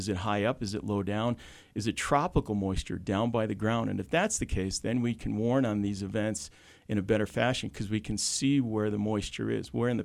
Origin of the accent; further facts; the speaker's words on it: Chicago, Illinois, United States; also born or lived in Minnesota / Montana; now in Utah, United States; Like, for instance, I grew up in Chicago, so I went to college in Minnesota, I went to grad school in Montana, and moved to Utah